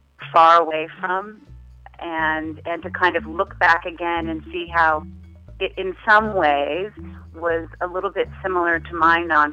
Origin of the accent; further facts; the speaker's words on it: Salt Lake City, Utah, United States; So I was raised in Salt Lake City, Utah, in a very strict Mormon household.